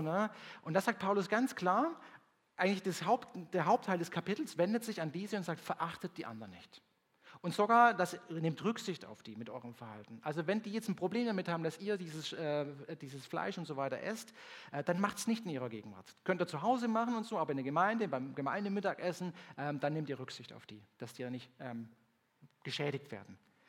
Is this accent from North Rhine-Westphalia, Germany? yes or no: no; Baden-Württemberg, Germany; Oder wenn ich da bei uns im Schwarzwald damals denke, wenn irgendwo ein anderer Pfarrer gekommen ist und so weiter, war das erste Thema immer, ich der gleibig.